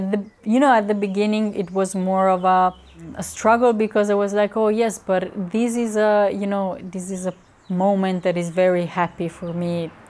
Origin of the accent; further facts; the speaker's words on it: Crimea, Ukraine; English is a second language; Sometimes I felt, oh, but, you know, I come from Crimea and I can't even, you know, learn my language, you know.